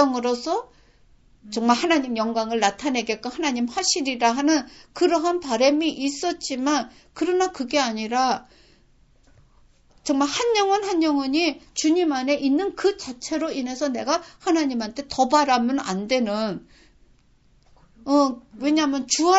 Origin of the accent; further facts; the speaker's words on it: South Korea; now in Japan; 나는 일본 속에서 왔지만 한국에서 자란 사람이고 나는 교포도 아니고 한국인도 아니고 일본인도 아닌 그런 입장에서